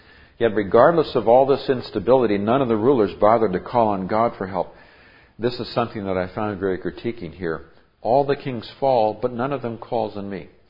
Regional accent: Nigeria; I grew up in Nigeria. My parents are missionaries there.

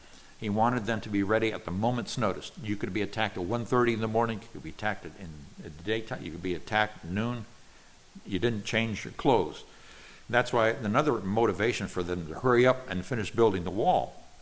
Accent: Nigeria; I grew up in Nigeria, West Africa, where there were a lot of lizards, and they ran everywhere.

